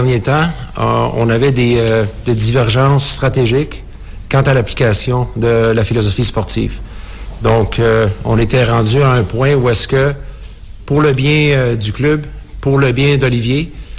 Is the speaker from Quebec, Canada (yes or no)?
yes; Quebec, Canada; Je suis Québécois, je fais partie de l'organisation, j'ai joué pour le club.